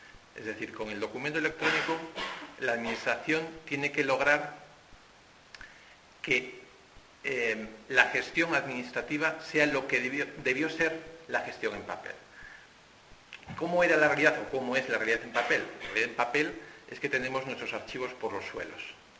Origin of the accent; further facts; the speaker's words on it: León, Castile and León, Spain; es un placer para mí estar en León, que es mi tierra